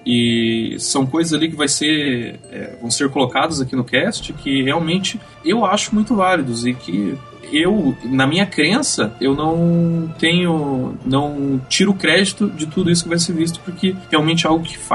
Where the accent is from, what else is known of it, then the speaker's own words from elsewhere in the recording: Curitiba, Paraná, Brazil; que eu sou de Curitiba, pessoal, sou de Curitiba